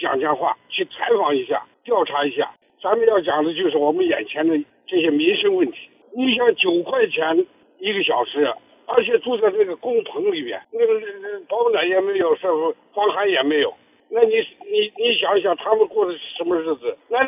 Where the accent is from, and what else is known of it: China